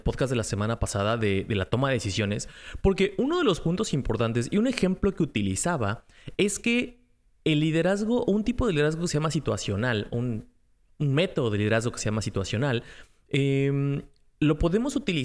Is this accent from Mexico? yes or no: yes; Mexico; now in United States; yo vivo en Estados Unidos y soy de México, entonces este tema para mí es como que una afectación doble